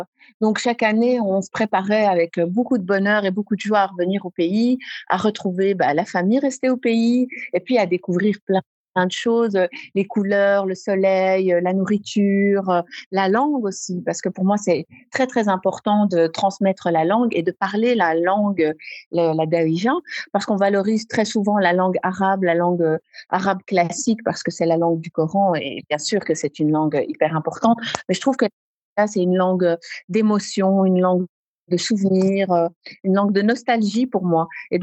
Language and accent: French; Brussels, Brussels-Capital Region, Belgium; maman est marocaine, papa est libanais et je suis née et j'ai grandi à Bruxelles.